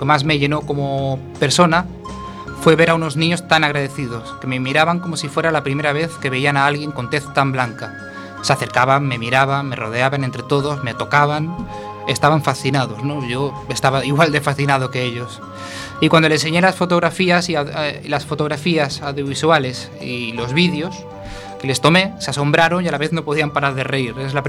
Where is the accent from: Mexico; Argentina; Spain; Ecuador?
Ecuador; todo acompañado al ritmo de música de buena cumbia como buen ecuatoriano